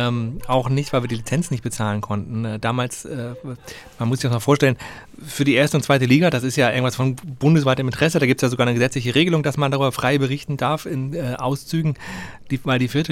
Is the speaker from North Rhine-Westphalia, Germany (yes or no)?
yes; Düsseldorf, North Rhine-Westphalia, Germany; Natürlich bin ich gebürtiger Düsseldorfer